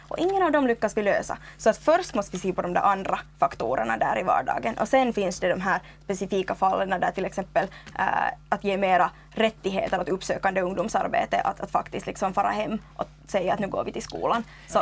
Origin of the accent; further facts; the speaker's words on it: Porvoo, Uusimaa, Finland; i min hemkommun Borgå, därifrån jag ursprungligen